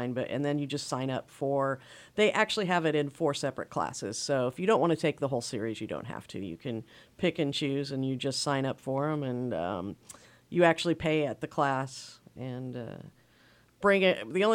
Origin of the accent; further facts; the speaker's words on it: Indianapolis, Indiana, United States; Yeah, I'm actually from Indianapolis, Indiana